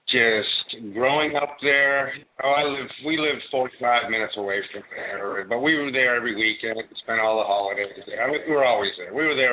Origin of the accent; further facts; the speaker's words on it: Maine, United States; I first started with myself, friends growing up in Maine, actually, roaming around an old abandoned paper mill.